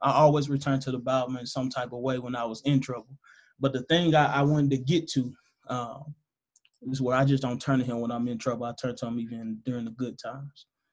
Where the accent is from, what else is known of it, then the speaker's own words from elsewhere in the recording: Memphis, Tennessee, United States; I'm from Memphis, Tennessee. So for the ones who don't know, Memphis is a violent city.